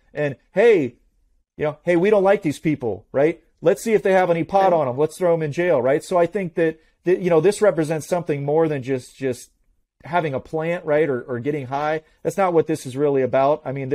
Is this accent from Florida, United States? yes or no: yes; Florida, United States; I grew up in South Florida. I mean, I'm multicultural.